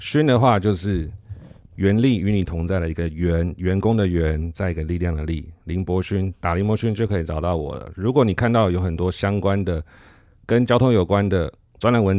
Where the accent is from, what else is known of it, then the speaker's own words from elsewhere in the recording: Taiwan; 我相信这件事情已经不是我们台湾人自己的事情了